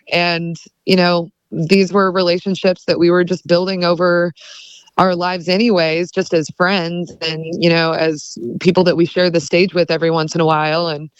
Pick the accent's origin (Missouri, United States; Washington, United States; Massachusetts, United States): Missouri, United States; Springfield; I grew up in Springfield, Missouri, born and raised. I still live here.